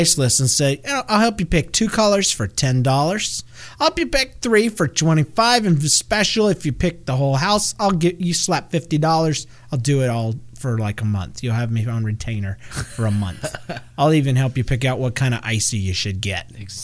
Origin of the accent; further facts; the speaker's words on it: the South, United States; Can you tell I'm from the South?